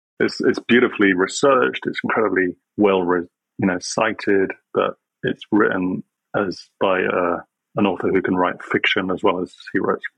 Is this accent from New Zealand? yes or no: no; England, United Kingdom; growing up in England, when I went to school, I'm like 53 years old, so it was like at school in the 80s, I guess, early 80s.